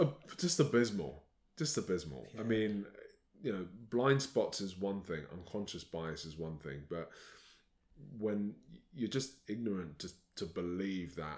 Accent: London, United Kingdom; I had no idea as a 12-year-old growing up in London.

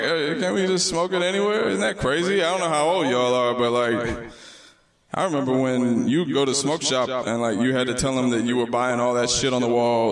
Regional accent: Cleveland, Ohio, United States; You talked about who's a native here. I am not. I'm from Cleveland. Cleveland, Ohio.

